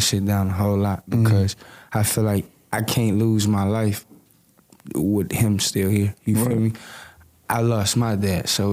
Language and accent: English; Victorville, California, United States; Like, I love Compton, but Victorville, that's where I grew up at. You feel me? I come from the Ville. Like, a lot of people don't know where Victorville is at.